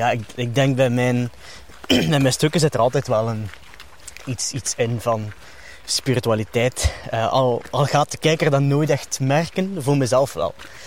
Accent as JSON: {"language": "Dutch", "town": "Ghent", "region": "East Flanders", "country": "Belgium", "said": "Ik ben een echte Gentenaar. Vroeger woonde ik hier vlakbij zelfs."}